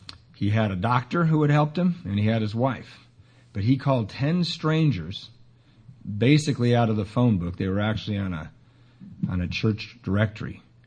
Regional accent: Ireland; And I'm Irish. I'm prone to exaggeration.

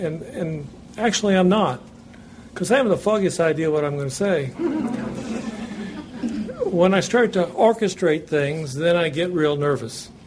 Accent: Indianapolis, Indiana, United States; I'm from Indianapolis, Indiana, and we are so fortunate to have Dudley and Marge and Jill in our community.

